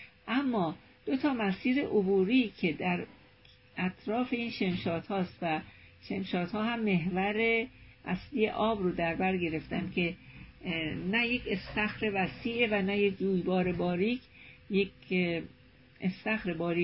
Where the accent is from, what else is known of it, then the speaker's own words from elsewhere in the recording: Iran; ما ایرانی‌ها هنوز غافلیم از این ماجرا